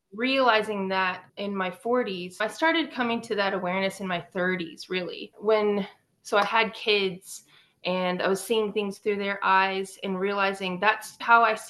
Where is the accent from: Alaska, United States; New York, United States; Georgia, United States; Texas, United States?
Texas, United States; Abilene; I am originally from Abilene, Texas, West Texas girl, living in the Dallas-Fort Worth area.